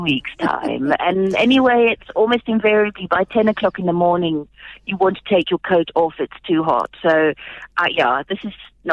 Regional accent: England, United Kingdom; now in South Africa; I grew up in England

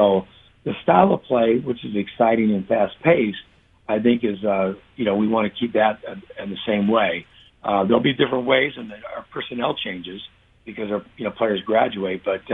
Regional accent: Midwest, United States; now in Buffalo, United States; My wife and I, we're from the Midwest originally, so this was a place we've just really grown to love.

